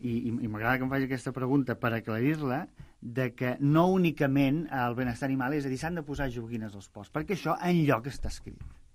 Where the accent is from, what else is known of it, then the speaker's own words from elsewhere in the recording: Barcelona, Catalonia, Spain; born there; Jo mateix sóc nascut a Barcelona i aquí no en tenim pas de granges.